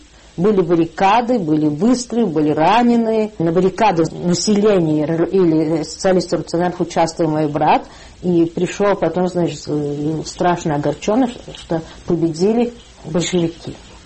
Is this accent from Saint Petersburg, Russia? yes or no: no; Saratov, Saratov Oblast, Russia; тем больше это мой родной город. И мы в октябре 17 года переехали в Саратов, где мы провели до 21 года, по-моему, сентября.